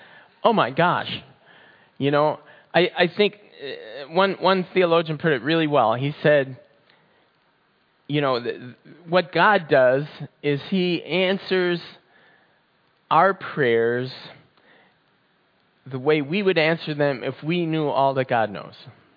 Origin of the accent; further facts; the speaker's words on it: Minnesota, United States; And I'm from Minnesota. I thought, hey, you know what? The snow was about 3 feet deep.